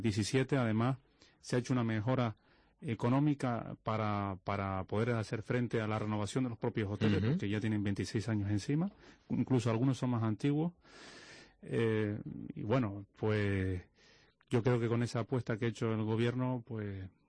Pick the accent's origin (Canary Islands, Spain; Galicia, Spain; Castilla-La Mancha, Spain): Canary Islands, Spain; San Bartolomé de Tirajana; soy de San Bartolomé.